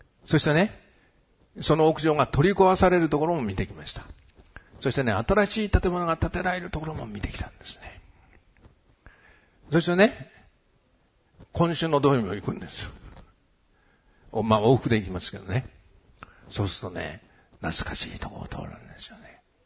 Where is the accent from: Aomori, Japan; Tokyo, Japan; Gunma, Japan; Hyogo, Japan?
Tokyo, Japan; Gotanda; born there; 私、五反田ってとこで生まれたんです。ね、東京のね、五反田に来たんですね。で、多分ね、この辺に家があったと思いますね。